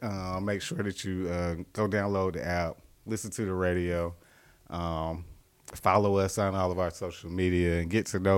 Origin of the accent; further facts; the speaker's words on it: Greensboro, North Carolina, United States; I mean, I'm from Greensboro.